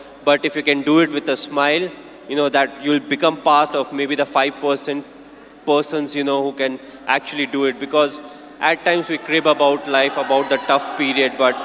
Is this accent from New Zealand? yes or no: no; India; As a Indian cricket team, whenever we come here, the people, they come out, they support us.